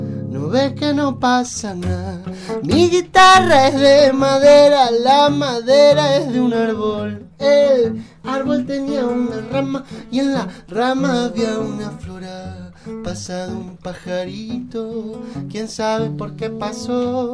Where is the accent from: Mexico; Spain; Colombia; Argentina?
Argentina; Trelew, Chubut; now in La Plata, Argentina; yo soy de Trelew, de Chubut, uh-huh. y hago canciones desde hace muchos años. Uh-huh. Y hace un par de años sentí la necesidad de mudarme a Buenos Aires, a La Plata